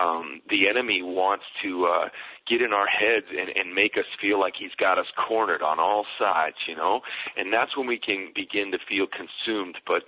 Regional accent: Chicago, Illinois, United States; I was a big Cubs fan growing up in Chicago

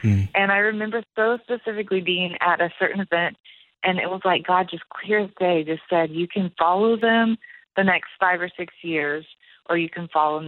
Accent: Texas, United States; also born or lived in New Mexico / Miami / Mississippi; then back to Mississippi, and then back to Texas, which is where I spent most of my time growing up. So I'm a bit of a Southern girl.

